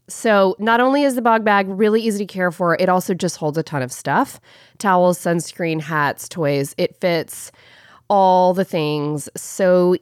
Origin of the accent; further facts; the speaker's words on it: Pensacola, Florida, United States; So I love being a born and raised Florida girl. I grew up in Pensacola on the Florida Panhandle, where my husband Brian and I are raising our own kids now.